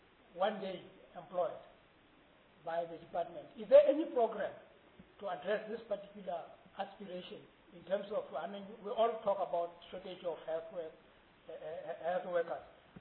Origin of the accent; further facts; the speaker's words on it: Free State, South Africa; And because I am from the Free State